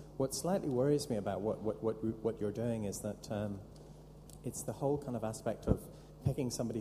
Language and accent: English; Hong Kong; I'm not actually from Northern Ireland. I'm from Hong Kong, and I've lived there for 15 years.